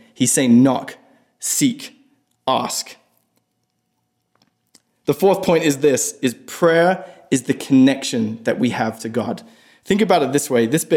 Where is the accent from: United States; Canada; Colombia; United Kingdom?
United Kingdom; England; Maybe it's because I'm English.